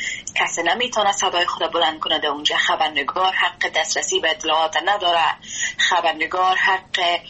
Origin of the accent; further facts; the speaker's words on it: Afghanistan; moved away as an adult; ما خود ماهاست که از افغانستان بیرون آمدیم